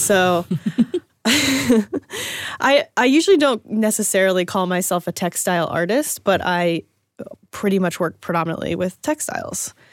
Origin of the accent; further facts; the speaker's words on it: Lexington, Kentucky, United States; now in New York, United States; I am originally from Kentucky, from Lexington, Kentucky, but I have been living in New York for about 10 years now